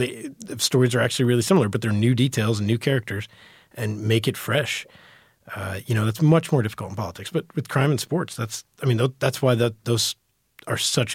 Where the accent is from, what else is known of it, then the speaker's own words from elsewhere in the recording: Texas, United States; growing up in Texas, reading Texas Monthly and D Magazine and New York Times Magazine